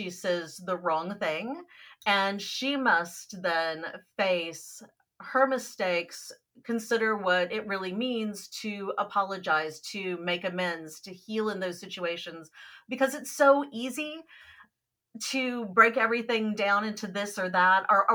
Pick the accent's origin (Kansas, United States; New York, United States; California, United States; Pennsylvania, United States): Kansas, United States; The first was that I grew up in Kansas, and like a lot of kids from that state